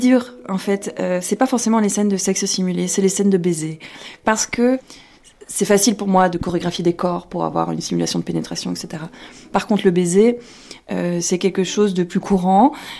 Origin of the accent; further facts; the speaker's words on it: Brussels, Brussels-Capital Region, Belgium; je suis coordinatrice d'intimité pour le cinéma. En 2015, j'ai voulu ouvrir un sex shop féministe à Bruxelles, parce que je suis bruxelloise